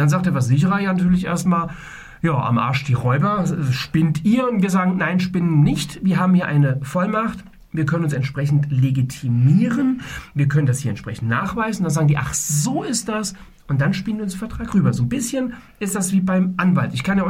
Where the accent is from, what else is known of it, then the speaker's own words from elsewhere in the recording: North Rhine-Westphalia, Germany; wie man bei uns im Siegerland sagt.